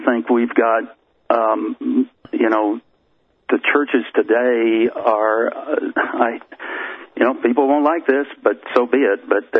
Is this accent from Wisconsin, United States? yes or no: no; Colorado, United States; now in Nebraska, United States; I was raised in Colorado. I'm in Nebraska now, western Nebraska, almost Wyoming, but I was raised in Colorado